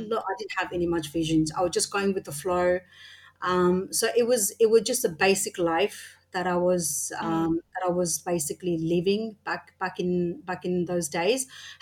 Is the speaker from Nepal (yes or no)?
yes; Nepal; now in Australia; Yeah, so basically you could say that like half of my life I grew up in Australia.